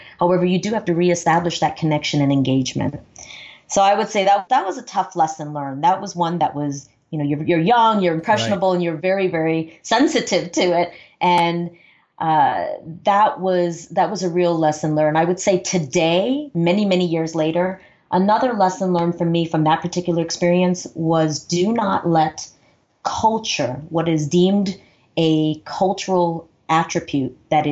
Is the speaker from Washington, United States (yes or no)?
no; New York City, New York, United States; My memories of growing up in New York City, and I spent all of my formative education years there, was always one of diversity and having to adapt.